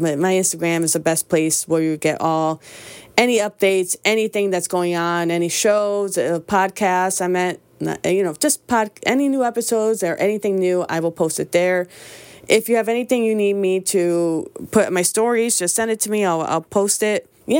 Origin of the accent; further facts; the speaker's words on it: Connecticut, United States; two members are from Connecticut, my home state.